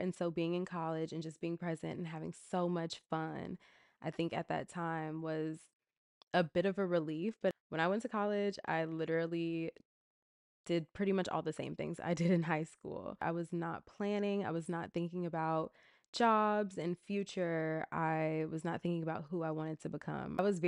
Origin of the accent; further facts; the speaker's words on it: Atlanta, Georgia, United States; I love Atlanta. I'm from Atlanta.